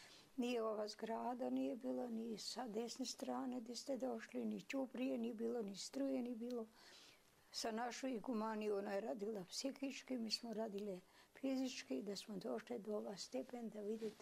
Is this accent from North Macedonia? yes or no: yes; Kučevište, Skopje, North Macedonia; Sam rođen na selo Kučevište, srpsko selo, 42. godine.